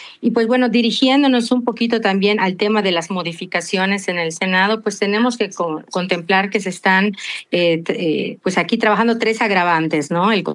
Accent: Mexico

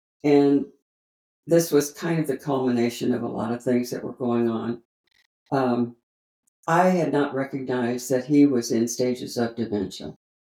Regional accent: Indianapolis, Indiana, United States; born there; I was born in Indianapolis, Indiana

